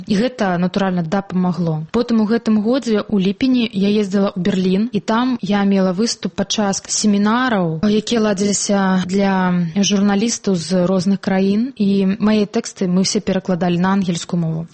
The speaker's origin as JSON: {"language": "Belarusian", "town": "Maladzyechna", "region": "Minsk Region", "country": "Belarus", "tie": "born or raised there", "said": "Гэта мой родны горад."}